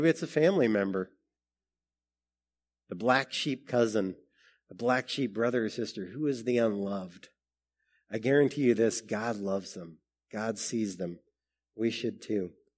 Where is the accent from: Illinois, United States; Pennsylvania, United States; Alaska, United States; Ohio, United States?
Alaska, United States; moved away as an adult; And I grew up in Alaska, went down to college in Idaho, didn't know anybody when I went to college, not a soul.